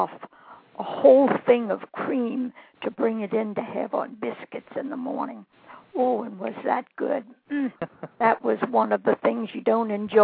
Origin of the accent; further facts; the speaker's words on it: New Orleans, Louisiana, United States; now in Hammond, United States; I grew up in the big town of New Orleans, so I was born there.